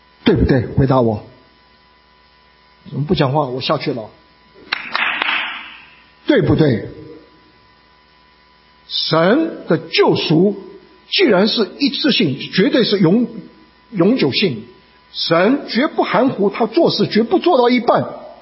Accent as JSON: {"language": "Chinese", "country": "Canada", "said": "我从加拿大来，去过加拿大国家公园的，举手。"}